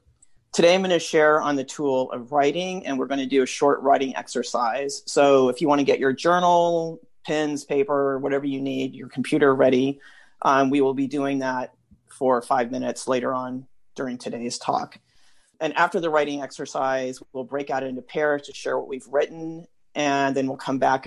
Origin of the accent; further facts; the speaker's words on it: California, United States; I'm from the San Francisco Bay Area